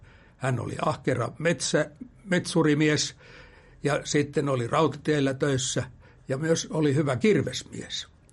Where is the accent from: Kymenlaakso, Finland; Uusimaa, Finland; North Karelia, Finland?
Kymenlaakso, Finland; Valkeala; born there; Mä olen syntynyt aikanaan 17.6.48 Valkealassa, joka nykyään kuuluu Kouvolan alueeseen.